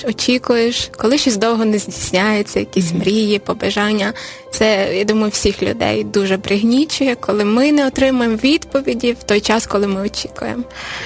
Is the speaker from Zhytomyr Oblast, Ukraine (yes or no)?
no; Ivano-Frankivsk Oblast, Ukraine; now in Kyiv, Ukraine; Ми з Західної України. Я зараз вже проживаю в Києві на протязі 6-7 років, коли вийшла заміж, так, сама з Івано-Франківської області.